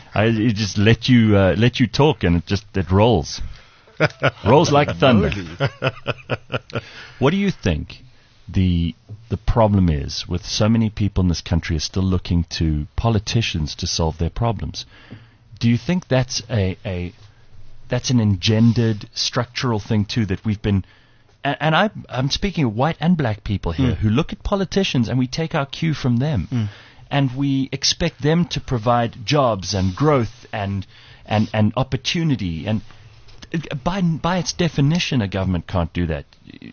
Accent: South Africa; Why do we have such an insecurity about being South African as opposed to being the rest of the world?

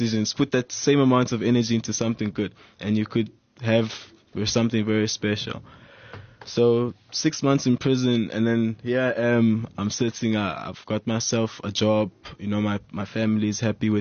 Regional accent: Norcom Park, Gauteng, South Africa; I'm from Norcom Park.

